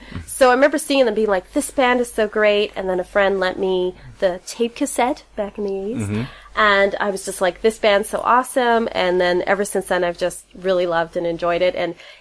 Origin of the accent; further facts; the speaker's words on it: LaSalle, Manitoba, Canada; I was raised in LaSalle. LaSalle is, right now, it's a bedroom community. It's got over 1,000 people in it. But when I was a kid, it was not that. It was about 300 people. It's a tiny little French town.